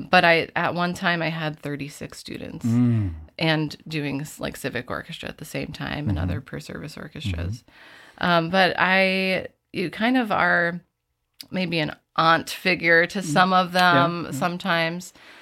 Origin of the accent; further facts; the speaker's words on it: Connecticut, United States; my master's because I grew up in Connecticut.